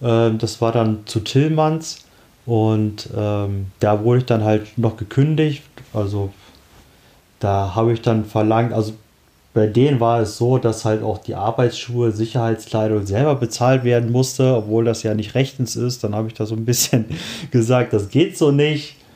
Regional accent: Beelen, North Rhine-Westphalia, Germany; Ich bin auch in der Nähe hier von Oelde aufgewachsen, in Beelen. Das ist so ein kleines 6000-Seelendorf, also damals. Jetzt ist es auch nicht viel größer, glaube ich.

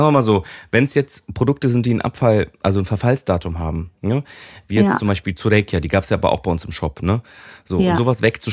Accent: Cologne, North Rhine-Westphalia, Germany; Ja, ich komme auch aus Köln.

